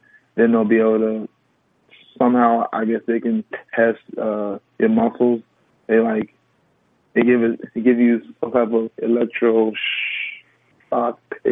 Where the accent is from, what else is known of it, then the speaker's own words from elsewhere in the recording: Chicago, Illinois, United States; I'm from Chicago originally.